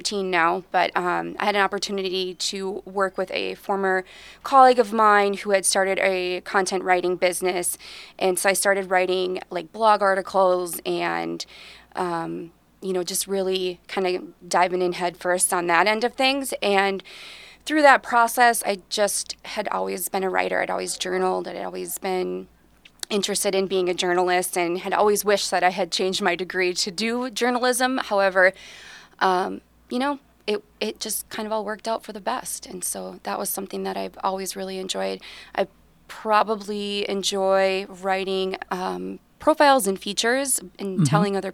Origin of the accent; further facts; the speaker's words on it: Staples, Minnesota, United States; being really familiar with the Wadena area as well, growing up in Staples.